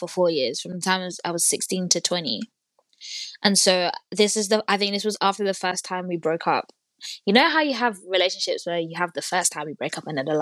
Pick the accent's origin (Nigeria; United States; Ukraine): Nigeria; I'm also Nigerian